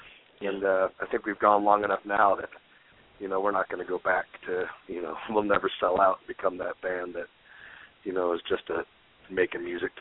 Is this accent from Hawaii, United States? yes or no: no; Utah, United States; the teenager growing up in Utah can be tough